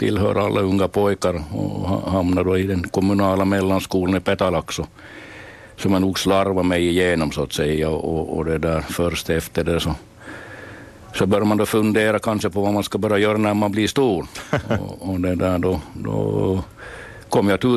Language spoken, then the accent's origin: Swedish; Korsnäs, Ostrobothnia, Finland; Jo, jag är hemma från Korsnäs